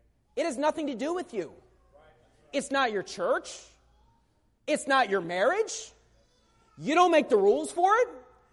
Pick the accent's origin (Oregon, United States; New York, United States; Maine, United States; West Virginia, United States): West Virginia, United States; You know, I grew up in West Virginia, but I think of the old country song